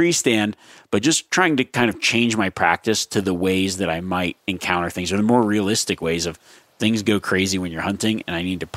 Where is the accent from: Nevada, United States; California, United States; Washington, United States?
Nevada, United States; I got a deer tag in my home state in Nevada.